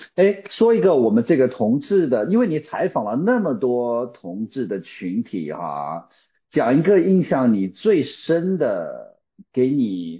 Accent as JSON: {"language": "Chinese", "region": "Hubei", "country": "China", "said": "我也是湖北的，"}